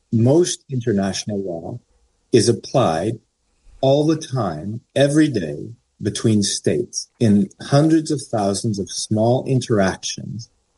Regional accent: Canada; I'm Canadian.

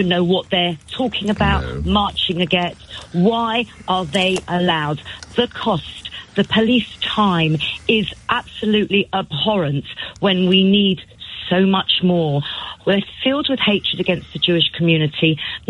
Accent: London, United Kingdom; And as a Londoner, I really ask

